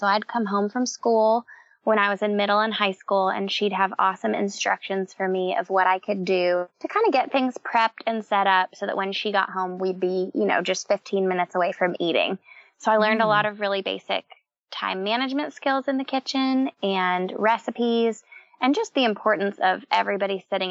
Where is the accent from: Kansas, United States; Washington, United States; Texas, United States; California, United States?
Washington, United States; Seattle; now in Nashville, United States; I live here in the Nashville area, but I'm originally from Seattle.